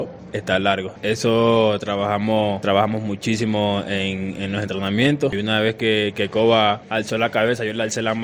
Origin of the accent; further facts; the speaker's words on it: Ecuador; moved away as an adult; Desde que salí de Ecuador me propuse cumplir una meta personal y quedar en lo más alto del club, de hacer historia.